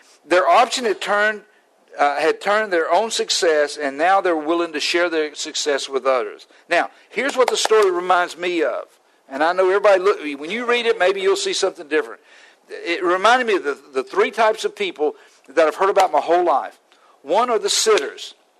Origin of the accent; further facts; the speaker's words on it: Atlanta, Georgia, United States; born there; I was in Atlanta. I was born in Atlanta.